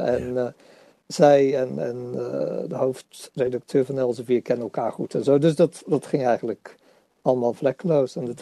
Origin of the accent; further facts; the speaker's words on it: Rotterdam, South Holland, Netherlands; Ja, als Rotterdammer in Afrika.